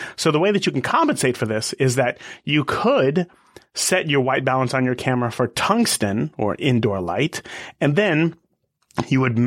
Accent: California, United States; When I was in sixth and seventh grade, growing up in California, we got to spend a week in Yosemite for a school trip.

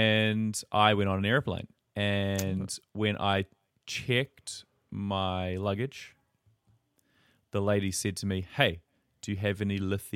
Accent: New Zealand; And I was like, "Well, not really. I'm from New Zealand."

